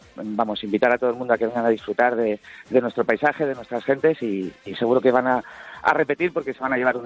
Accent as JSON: {"language": "Spanish", "town": "Madrid", "region": "Community of Madrid", "country": "Spain", "tie": "born or raised there", "moved": "as an adult", "said": "yo soy madrileño."}